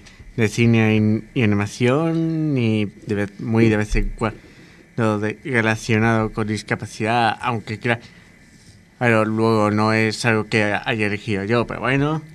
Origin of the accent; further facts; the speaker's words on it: Puerto del Rosario, Canary Islands, Spain; also born or lived in Jerez de la Frontera; A fecha de hoy tengo 21 años, nací en Jerez, Andalucía. Pero me crié en Puerto de Rosario, Fuerteventura.